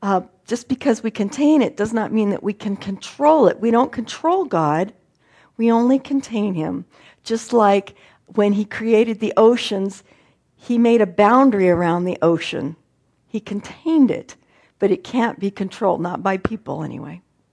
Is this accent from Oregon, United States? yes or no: yes; Oregon, United States; I came from Oregon, where everything is green and lush and wonderful.